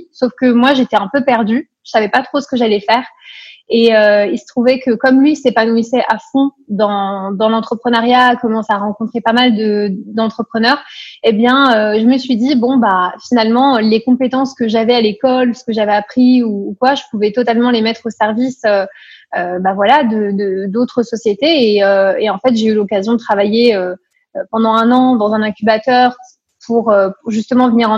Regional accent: Paris, Île-de-France, France; also born or lived in Nancy; je viens de Paris à la base.

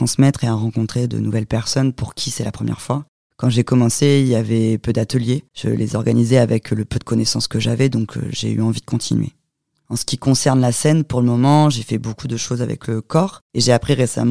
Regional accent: Tours, Centre-Val de Loire, France; also born or lived in Nantes / Bordeaux / Paris / Munich; now in Toulouse, France; je viens de Tours, puis je suis partie à Nantes, puis après à Bordeaux, puis après à Paris, puis après à Munich, puis de nouveau encore à Bordeaux, et puis là je suis arrivée à Toulouse.

